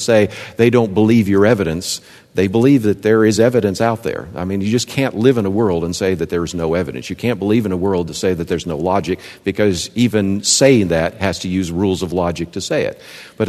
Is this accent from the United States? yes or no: yes; Berkeley, California, United States; born there; Hey, I was born in Berkeley, California, right?